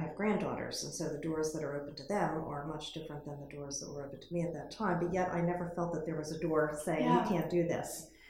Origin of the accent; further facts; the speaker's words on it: Glassboro, New Jersey, United States; growing up in Glassboro, I never felt like doors were closed to me because I was a woman.